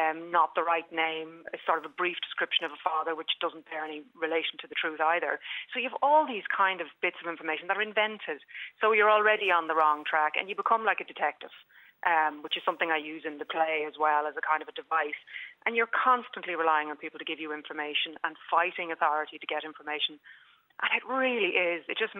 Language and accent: English; County Dublin, Ireland; I was able to verify that I was born in Besper, which was about, you know, half a mile from where I grew up.